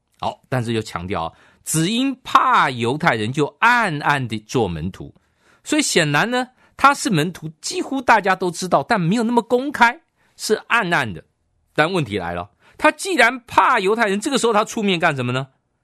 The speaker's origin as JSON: {"language": "Chinese", "country": "China", "said": "我们中国人常常讲说是这种死刑犯啊"}